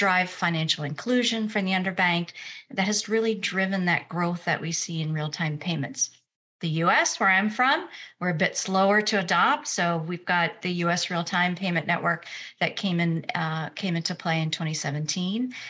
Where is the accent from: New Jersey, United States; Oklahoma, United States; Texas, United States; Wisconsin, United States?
Texas, United States; Houston; moved away as an adult; I grew up in Houston in Texas, and out of school, I joined a consulting firm